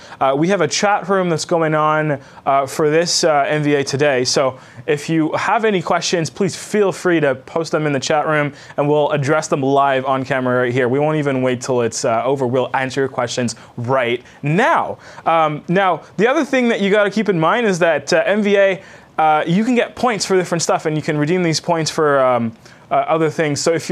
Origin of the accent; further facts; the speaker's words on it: Montreal, Quebec, Canada; And it could be that I'm from Montreal, so we tend to read words differently because we've got a little bit of that French background